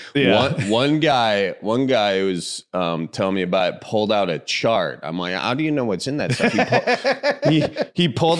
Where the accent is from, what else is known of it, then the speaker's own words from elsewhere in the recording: Milwaukee, Wisconsin, United States; I get you. Yeah, I do the same thing for Milwaukee because I'm from the suburbs of Milwaukee. I think you know, kind of like born in Milwaukee and then moved out to one of the suburbs and then another one, and then there's like three different suburbs